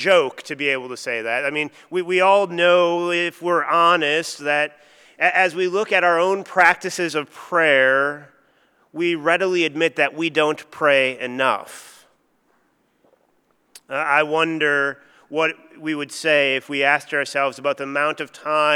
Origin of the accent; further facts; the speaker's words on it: Wisconsin, United States; now in Australia; I'm originally from the States, born and raised in northern Wisconsin, so the northern parts of the U.S.